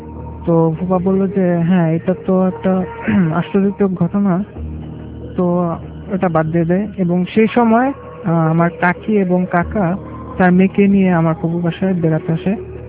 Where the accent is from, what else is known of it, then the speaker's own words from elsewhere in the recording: Dhaka, Dhaka Division, Bangladesh; লালবাগ থেকে আসছি।